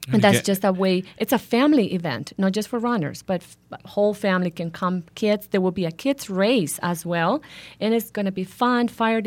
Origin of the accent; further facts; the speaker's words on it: Honduras; moved away as an adult; now in Tucson, United States; I'm originally from Honduras